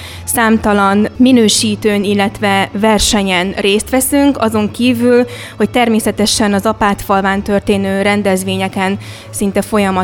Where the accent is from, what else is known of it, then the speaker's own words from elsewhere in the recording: Hungary; mivel magyarok vagyunk, a magyar népnek ez egy olyan jelképe, szimbóluma